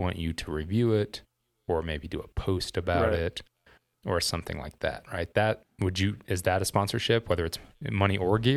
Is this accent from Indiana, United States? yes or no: yes; Indiana, United States; I should know this stuff. I grew up in Indiana.